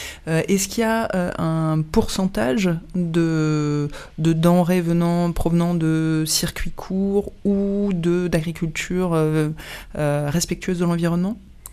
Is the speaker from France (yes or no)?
yes; Auvergne-Rhône-Alpes, France; nous sommes français. Ardéchois français, oui.